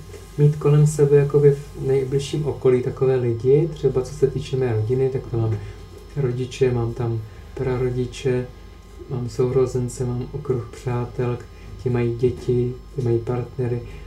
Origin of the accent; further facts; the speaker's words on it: Moravian Slovakia, Czechia; velkou inspirací je pro mě můj rodný kraj Moravského Slovácka. Moje rodina, moje dětství na vesnici Moravské.